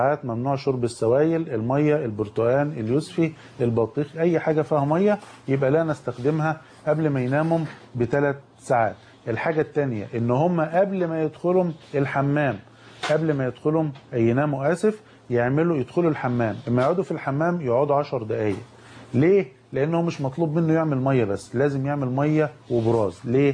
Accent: Egypt; احنا كمصريين

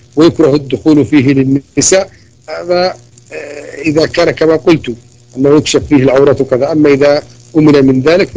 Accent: Yemen; عندنا في اليمن قلت لكم كثير من الحمامات

